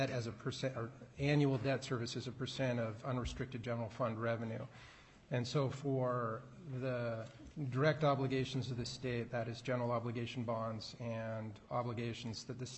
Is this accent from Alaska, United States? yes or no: yes; Cordova, Alaska, United States; born there; I was born in Cordova, Alaska, back in 1968, so that's where it started.